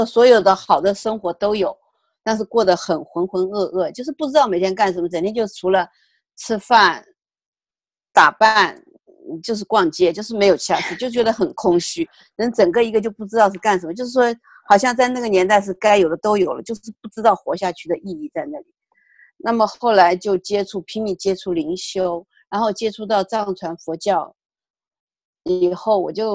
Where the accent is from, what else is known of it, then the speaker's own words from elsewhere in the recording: China; now in United States; 我们是从中国过来，所以好像是，所以在共产党教育下是一种无神论者